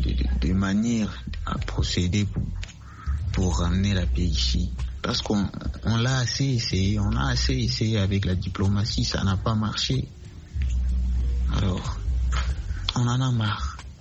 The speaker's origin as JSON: {"language": "French", "town": "Bukavu", "region": "South Kivu", "country": "DR Congo"}